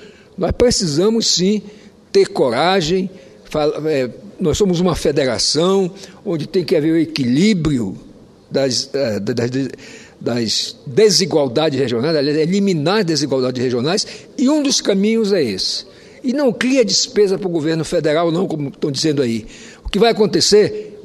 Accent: Roraima, Brazil; Caracaraí, lá no meu estado de Roraima, são municípios enormes

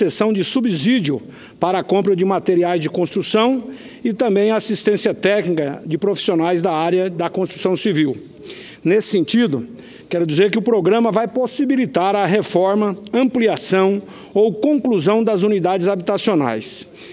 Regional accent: Rondonópolis, Mato Grosso, Brazil; uma cidade bem próximo da minha cidade natal, Rondonópolis

